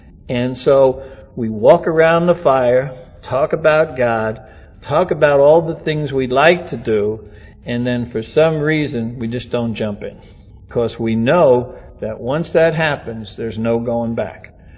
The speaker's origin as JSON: {"language": "English", "region": "New York", "country": "United States", "said": "I'm from New York. I can tell you, it's very difficult to get leverage on a guy like that."}